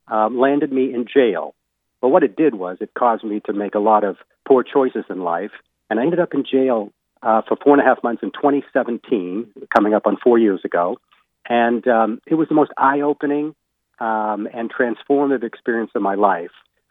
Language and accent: English; Bangor, Maine, United States; I grew up in Bangor, was blessed with a great education, and so I got into government and politics.